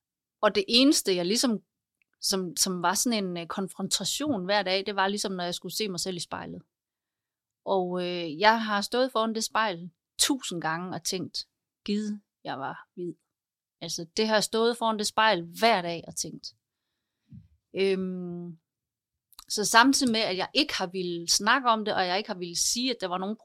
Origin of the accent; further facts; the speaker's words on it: Næsbjerg, Region of Southern Denmark, Denmark; also born or lived in Seoul, South Korea; jeg er adopteret fra Korea. Og jeg blev født i Seoul i 1977 og blev så adopteret til Danmark og er vokset op i en meget lille landsby lidt uden for Varde, som hedder Næsbjerg.